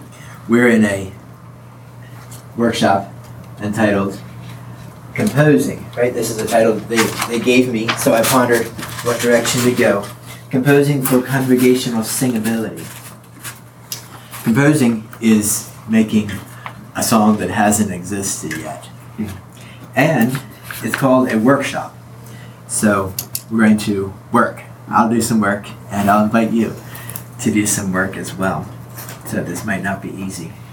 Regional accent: Lancaster, Pennsylvania, United States; This is my wife, Sarah. We're from Lancaster, Pennsylvania.

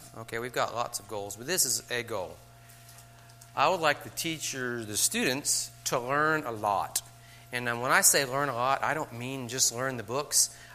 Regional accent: the South, United States; Y'all, and yes, I'm from the South, so I'm just going to say it, accept it.

